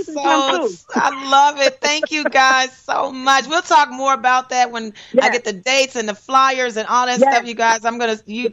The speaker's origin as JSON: {"language": "English", "town": "Detroit", "region": "Michigan", "country": "United States", "tie": "born or raised there", "said": "In my hometown in Detroit."}